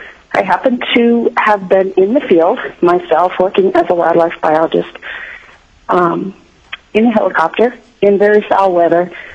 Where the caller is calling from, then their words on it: Glen Allen, Virginia, United States; I'm calling from Glen Allen.